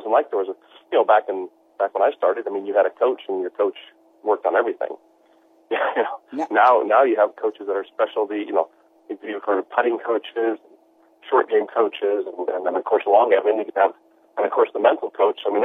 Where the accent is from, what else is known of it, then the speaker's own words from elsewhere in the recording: Los Angeles, California, United States; Currently, now, yeah, I remember I'm from Los Angeles